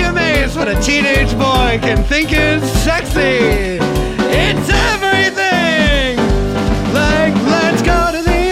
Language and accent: English; California, United States; Maybe just because we're from California at a very young age, they sort of like hammer.